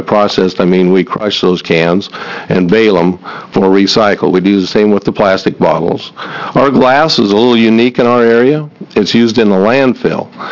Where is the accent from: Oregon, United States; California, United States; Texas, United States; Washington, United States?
Oregon, United States; Baker City; I'm from Baker City, Oregon.